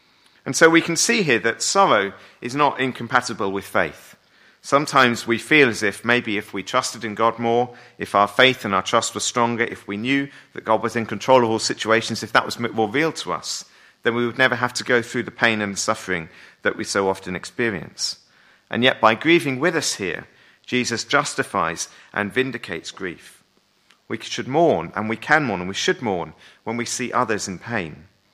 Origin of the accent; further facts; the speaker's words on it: United Kingdom; sometimes I think as British people, with our tradition of the stiff upper lip